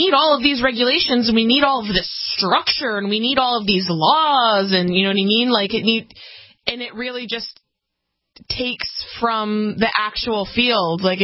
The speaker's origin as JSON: {"language": "English", "region": "New England", "country": "United States", "tie": "born or raised there", "said": "since I grew up in New England, it was more in regards to, like, the mills."}